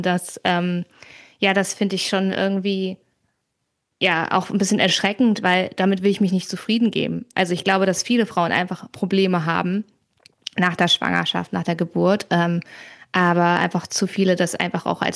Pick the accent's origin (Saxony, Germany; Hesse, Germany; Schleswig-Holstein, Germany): Schleswig-Holstein, Germany; Kiel; ich komme auch aus Kiel, also kommen wir beide aus dem Norden.